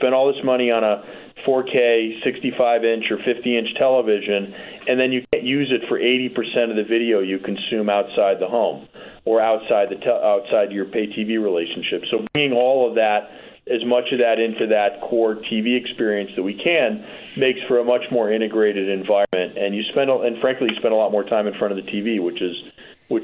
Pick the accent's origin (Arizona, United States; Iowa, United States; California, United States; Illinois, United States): Illinois, United States; Chicago; being a Chicagoan.